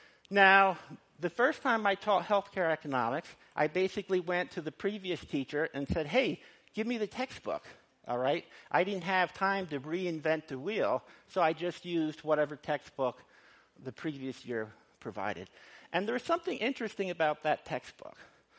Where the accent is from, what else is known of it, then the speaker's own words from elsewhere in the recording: United States; one, because I'm American and I know a lot more about America